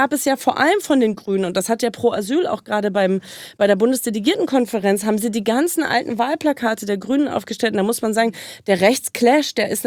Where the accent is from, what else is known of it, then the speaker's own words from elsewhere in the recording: Brandenburg, Germany; ich komme ja ursprünglich aus Brandenburg